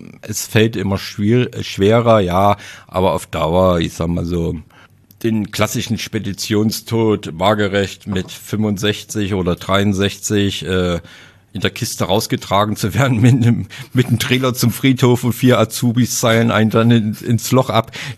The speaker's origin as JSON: {"language": "German", "region": "East Germany", "country": "Germany", "said": "bei uns im Osten"}